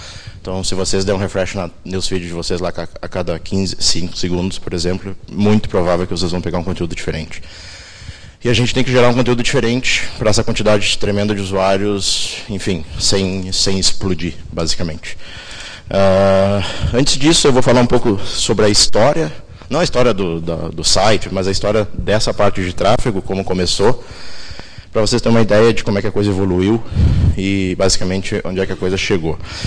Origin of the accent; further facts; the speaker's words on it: Rio Grande do Sul, Brazil; trabalho no Facebook já há quase um ano, sou aqui do Rio Grande do Sul.